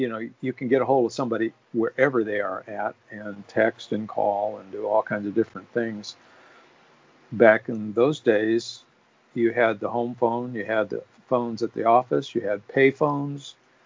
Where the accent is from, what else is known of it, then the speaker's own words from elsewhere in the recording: Phoenix, Arizona, United States; And I grew up in Phoenix, Arizona.